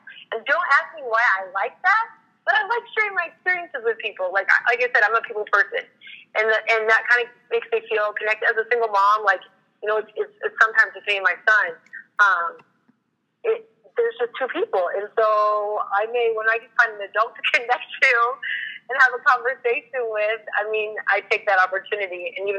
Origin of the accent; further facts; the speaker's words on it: Omaha, Nebraska, United States; moved away as an adult; I'm from Omaha, Nebraska, and then moved down here to Oklahoma State.